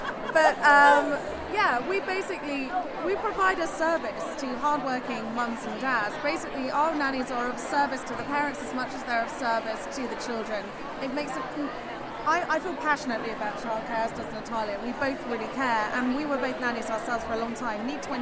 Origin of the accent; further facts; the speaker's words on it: United Kingdom; But we're British and we're ex-super nannies, you know.